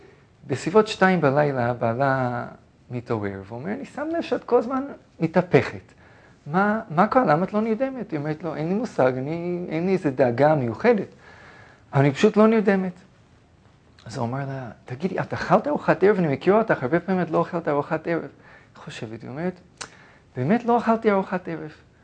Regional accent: Toronto, Ontario, Canada; Hebrew is a second language; moved away as an adult; now in Israel; אני גדלתי בקנדה, טורונטו, קנדה. באתי לארץ לשנה ללמוד בישיבה, בגיל 18, ומאז אני פה.

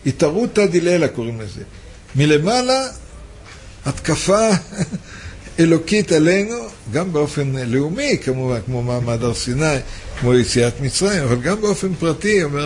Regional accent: Central District, Israel; אני ממושב ליד לוד

